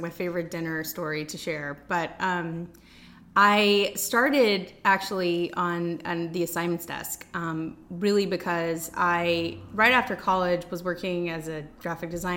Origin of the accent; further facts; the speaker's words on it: Opelousas, Louisiana, United States; also born or lived in Portland; I'm from Opelousas originally. I left home to go to college in Oregon and studied journalism and worked as a journalist in Oregon, in Portland at the CBS affiliate.